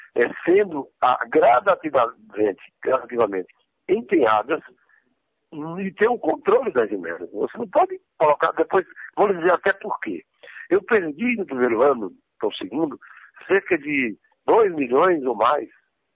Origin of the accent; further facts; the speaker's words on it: Santa Cruz do Capibaribe, Pernambuco, Brazil; Santa Cruz é o meu berço político, né? É a cidade, a terra que eu amo, a terra que eu fui prefeito.